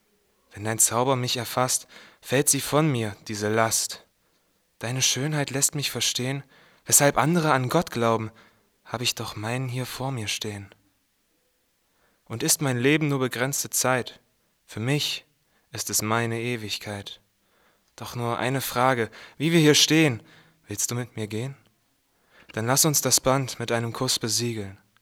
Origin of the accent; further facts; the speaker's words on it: Coswig, Saxony-Anhalt, Germany; ich komme aus Coswig bei Wittenberg und bin 16 Jahre alt.